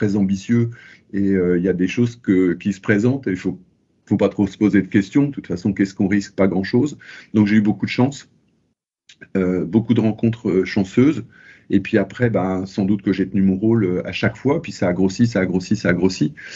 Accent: northern France, France; now in Paris, France; je venais du nord de la France, j'ai fait les Beaux-Arts de Tourcoing

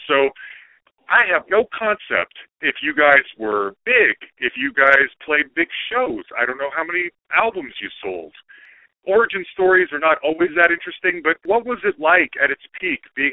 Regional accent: Salt Lake City, Utah, United States; And I grew up in Salt Lake City.

